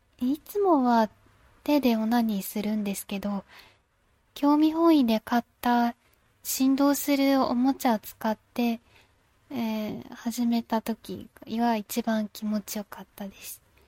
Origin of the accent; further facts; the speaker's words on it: Fukuoka, Japan; 出身地は福岡で、新人声優です。